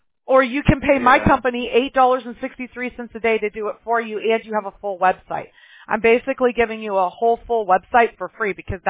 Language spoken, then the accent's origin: English; Mobile, Alabama, United States; born there; I was born in Mobile, Alabama. You're my people.